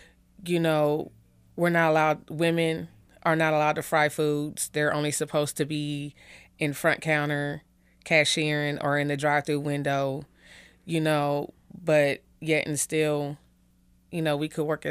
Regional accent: Ohio, United States; now in Kansas City, United States; No, I didn't. I grew up in Ohio. I came to Kansas City in 99.

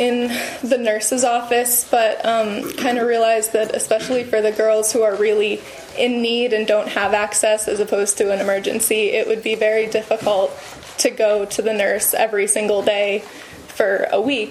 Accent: Rochester, New Hampshire, United States; I'm from Rochester, New Hampshire.

